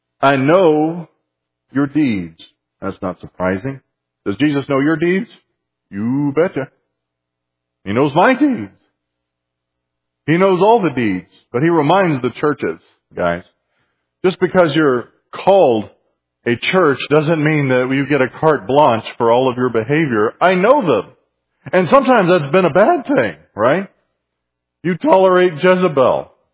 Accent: San Antonio, Texas, United States; I grew up in San Antonio, Texas. And in the area around there, we had friends that would occasionally invite us into the outskirts.

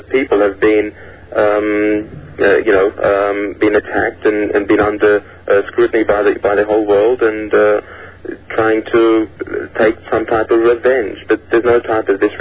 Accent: Sydney, New South Wales, Australia; Went to school here in southwestern Sydney and completed a bachelor's degree in business here.

